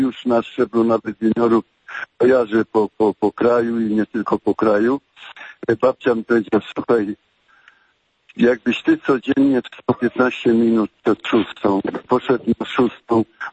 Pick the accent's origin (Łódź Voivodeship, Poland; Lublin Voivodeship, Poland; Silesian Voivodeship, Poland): Silesian Voivodeship, Poland; Chorzów; Wychowywałem się w takiej robotniczej dzielnicy pod obywatorem. Kiedyś ta dzielnica nazywała się Hajduki Wielkie